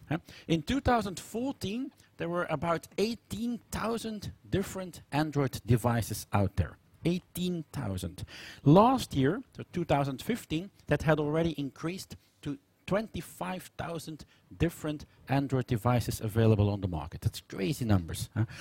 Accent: Belgium; I'm coming from Belgium, where I work as an architect for mobile applications at Ordina.

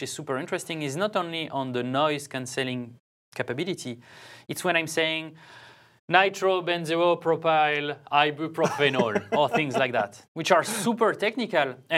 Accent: France; accent: French; English is a second language; the ability for the system to know that with my voice and my French nice accent is

